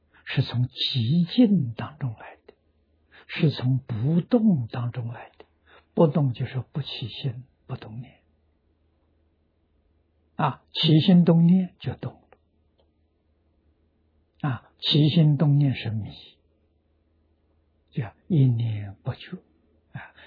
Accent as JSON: {"language": "Chinese", "country": "China", "said": "我们中国人叫它做情啊"}